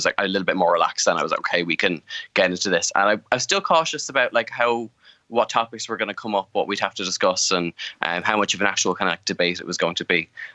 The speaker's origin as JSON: {"language": "English", "town": "Dublin", "region": "Leinster", "country": "Ireland", "said": "I am a 26-year-old drag queen. I am from Dublin."}